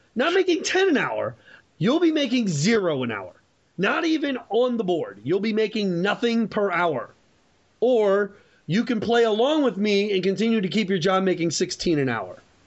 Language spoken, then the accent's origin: English; St. Louis, Missouri, United States; Union money literally was a part of my growing up in the St. Louis area.